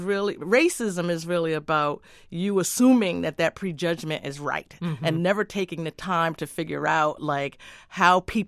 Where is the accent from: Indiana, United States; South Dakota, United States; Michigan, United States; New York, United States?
New York, United States; born there; I was born in New York, one of those Brooklynites he was just talking about.